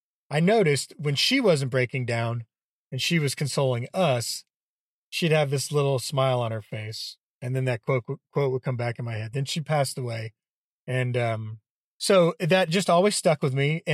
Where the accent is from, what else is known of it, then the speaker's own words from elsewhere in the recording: Houston, Texas, United States; I grew up in Houston, and that's near, it's just a not far at all from the water. And I grew up going down there all the time, grew up swimming in that dirty water.